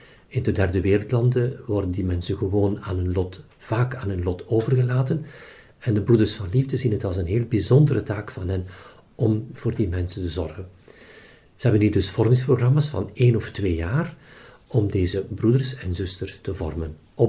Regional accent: Steendorp, East Flanders, Belgium; also born or lived in Temse; En het dorp naast Temse, Steendorp, daar ben ik opgegroeid.

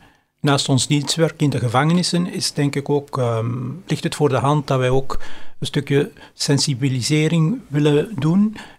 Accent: Geraardsbergen, Flanders, Belgium; Ik kom uit een groot gezin. We waren thuis met 8. Ik ben afkomstig uit Oost-Vlaanderen. Ik heb altijd in Gerardsbergen gewoond.

